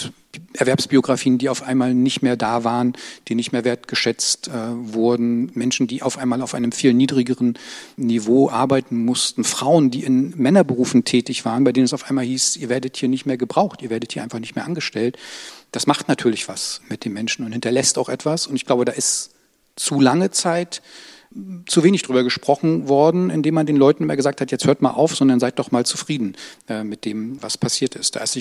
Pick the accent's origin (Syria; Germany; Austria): Germany; Mecklenburg-Vorpommern; Ich bin selber in Mecklenburg groß geworden.